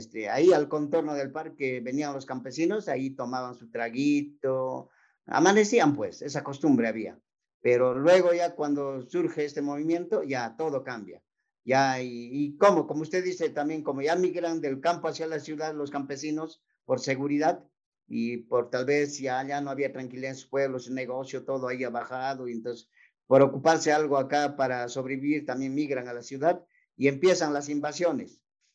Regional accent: Huamanga, Ayacucho, Peru; casi todo lo que somos huamanguinos, nomás ayacuchanos, huamanguinos más que nada

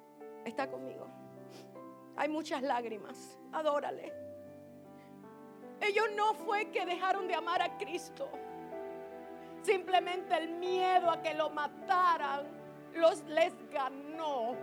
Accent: Panama; estaba pasando cosas fuertes en mi país, en Panamá.

